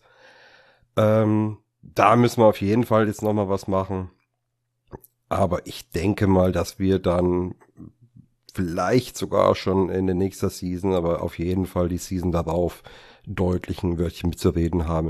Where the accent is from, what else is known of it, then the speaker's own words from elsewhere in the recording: Aschaffenburg, Bavaria, Germany; Ich komme aus der Nähe von Frankfurt, nennt sich Aschaffenburg, ist gerade noch Bayern